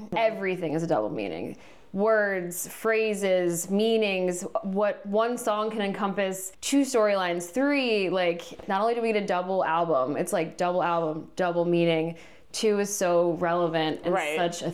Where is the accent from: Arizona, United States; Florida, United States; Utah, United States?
Florida, United States; It was in my top three because I'm from Florida and I was just so stoked to see my state on the track list.